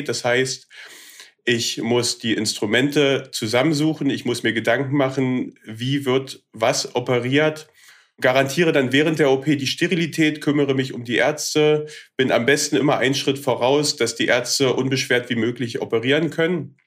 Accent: Genthin, Saxony-Anhalt, Germany; gerade 28 Jahre alt geworden, komme ursprünglich aus einer, ich nenne es mal, Kleinstadt namens Gentin, bin dort aufgewachsen und lebe derzeit in der Nähe von Magdeburg.

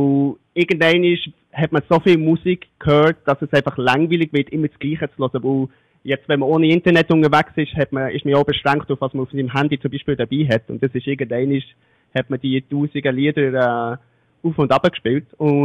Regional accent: Switzerland; habe noch ein bisschen Zivildiensttag zum Erledigen, als Schweizer.

